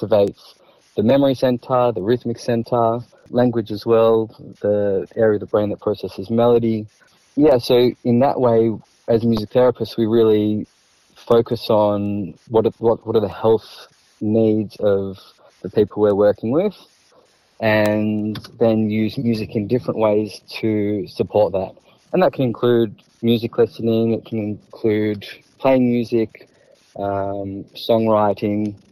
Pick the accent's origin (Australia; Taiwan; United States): Australia; Melbourne, Victoria; Born and bred in Melbourne.